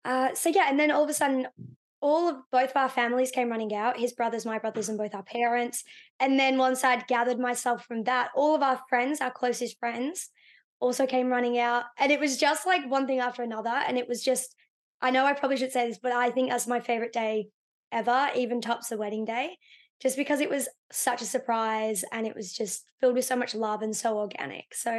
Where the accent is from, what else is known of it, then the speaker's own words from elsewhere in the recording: Victoria, Australia; We grew up in the Yarra Valley.